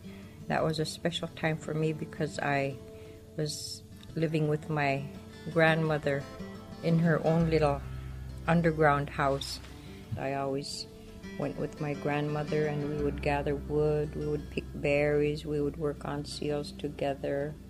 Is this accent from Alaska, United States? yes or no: yes; Espenberg, Alaska, United States; And the last time I came from Espenberg with my parents, with the dog teams and snow machine, was probably in 65 or so, 1965.